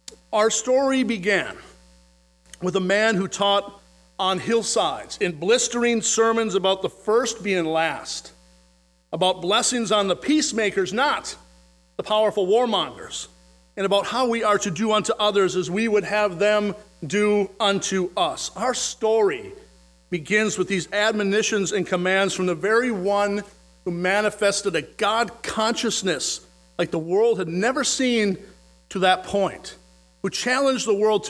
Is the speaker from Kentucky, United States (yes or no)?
no; Minneapolis, Minnesota, United States; I'm from Minneapolis.